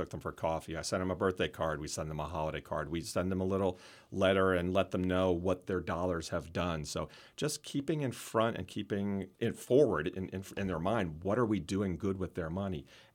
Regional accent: Pennsylvania, United States; I was born and raised in the Lehigh Valley, so I have a lot of great friends

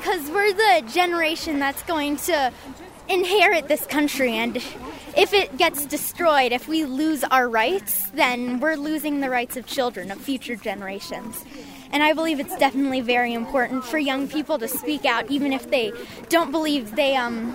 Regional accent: Basalt, Colorado, United States; I'm from Basalt, Colorado.

